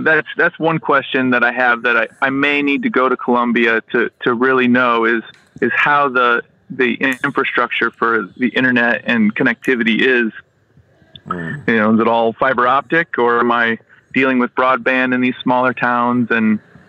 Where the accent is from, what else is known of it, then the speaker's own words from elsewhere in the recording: Thailand; But I think that growing up in Thailand and us having traveled, we realized that the other cultures are different.